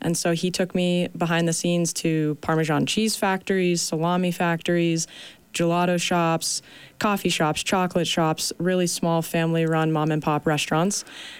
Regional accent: Park City, Utah, United States; All right, so born and raised in Park City, Utah. I grew up ski racing, playing lacrosse, and soccer.

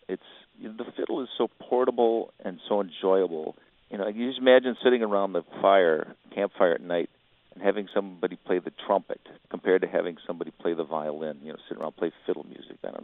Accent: Rockford, Illinois, United States; I grew up in Rockford, Illinois.

